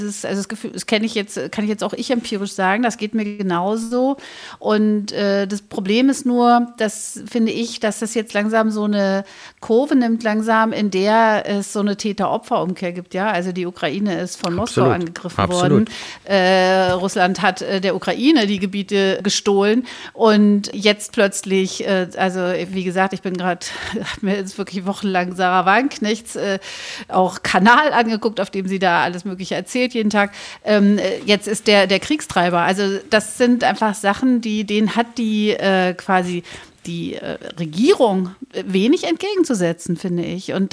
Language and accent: German; East Germany, Germany; als gelernte Ostdeutsche